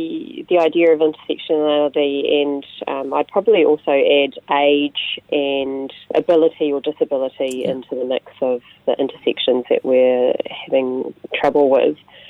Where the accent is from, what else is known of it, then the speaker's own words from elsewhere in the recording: Manawatū-Whanganui, New Zealand; quite clearly you can hear from my accent, born and bred in the Manawatū, second generation